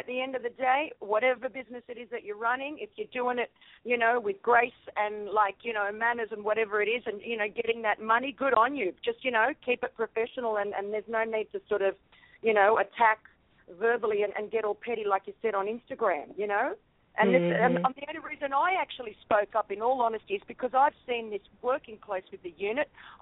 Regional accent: Australia; now in New York, United States; I've been in New York for the past year. I came from Australia originally. I'm born and raised there, and I'm in New York at the moment.

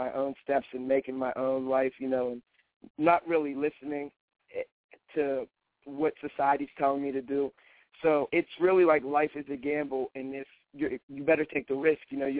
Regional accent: Pittsburgh, Pennsylvania, United States; Yes, sir. Born and raised.

